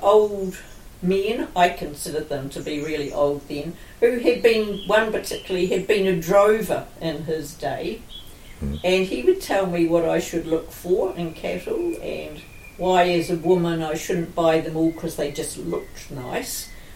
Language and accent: English; South Island, New Zealand; I come from the South Island